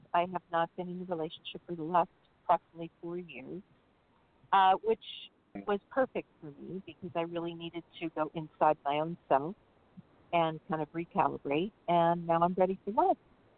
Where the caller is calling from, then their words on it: California, United States; I'm calling from California